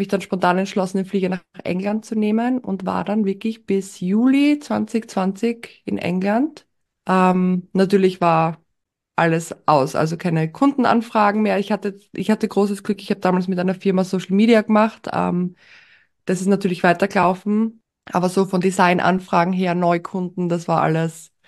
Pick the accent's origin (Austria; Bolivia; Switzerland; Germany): Austria; now in United Kingdom; Ich bin ursprünglich aus Österreich.